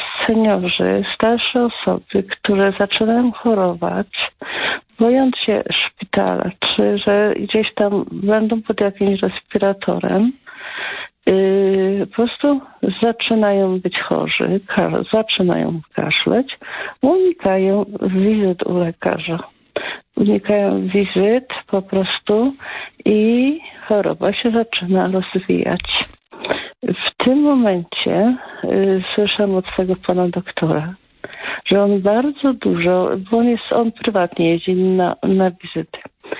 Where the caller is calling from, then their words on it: Lesser Poland, Poland; Jestem mój z Małopolski.